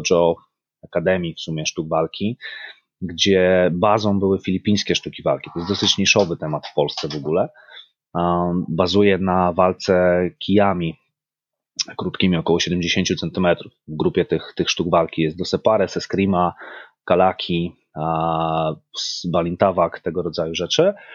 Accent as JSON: {"language": "Polish", "region": "Masovian Voivodeship", "country": "Poland", "tie": "born or raised there", "said": "przez długi czas wychowywałem się w małej miejscowości pod Warszawą"}